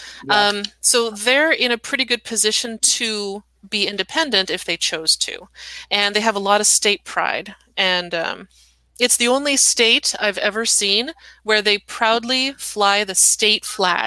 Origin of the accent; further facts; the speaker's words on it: California, United States; also born or lived in Texas; We lived there for 3 years, and I grew up in California.